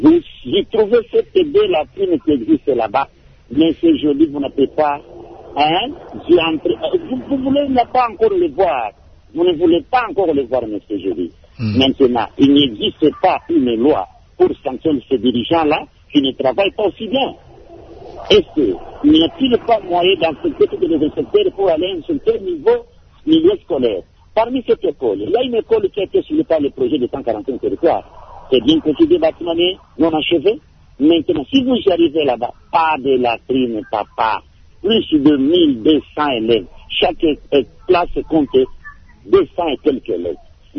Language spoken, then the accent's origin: French; Likasi, Haut-Katanga, DR Congo; Donc nous parlons des choses des écoles ici chez nous à Likassi.